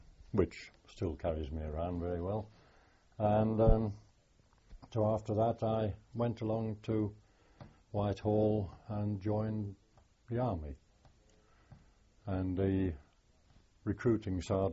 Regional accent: Southport, North West England, United Kingdom; born there; I was born in Southport. My parents were from Accrington originally. Well, the father was. My mother, her father, came down from Scotland, a doctor, and settled in Accrington

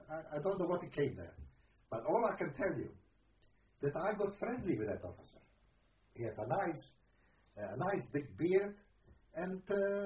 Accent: Czechia; No, Czechoslovakia is my home. Not exactly my home, but I come from Czechoslovakia.

